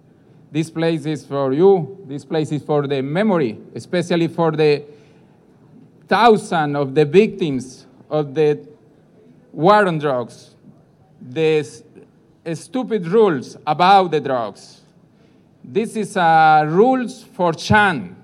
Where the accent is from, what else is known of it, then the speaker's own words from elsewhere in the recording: Colombia; English is a second language; I come from Colombia.